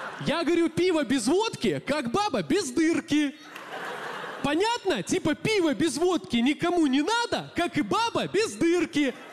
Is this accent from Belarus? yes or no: yes; Belarus; я из Беларуси, у нас вообще передергивания запрещены.